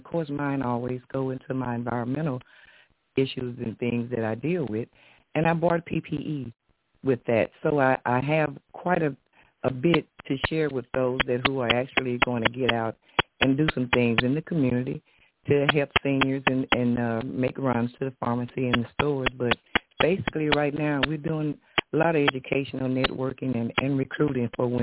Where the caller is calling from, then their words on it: Missouri, United States; I'm calling from the Boot Hill, Missouri Boot Hill. Vastly rural and sparsely populated.